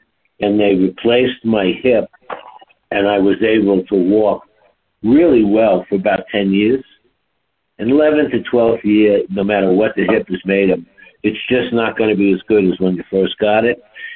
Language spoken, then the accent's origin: English; New York, United States; I said, honey, I'm from New York. I could hit a yellow cab or a human being